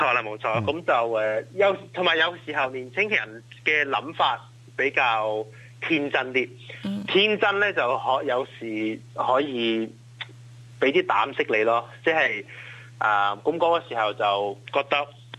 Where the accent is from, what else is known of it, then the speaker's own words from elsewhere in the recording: Melbourne, Victoria, Australia; 屋企，我由细到大咧都系讲广东话嘅。从出世开始喺澳洲咧，阿爸阿妈都系喺屋企同我讲广东话。